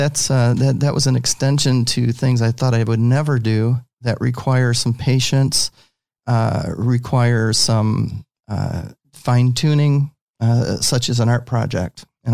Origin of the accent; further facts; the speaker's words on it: Michigan, United States; also born or lived in Texas; I grew up in Michigan and ended up meeting my wife on a blind date.